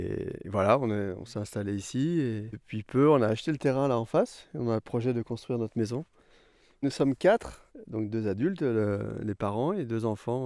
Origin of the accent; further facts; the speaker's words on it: Lyon, Auvergne-Rhône-Alpes, France; also born or lived in Ariège; On venait de l'Ariège. On est originaire de Lyon, mais on venait de l'Ariège.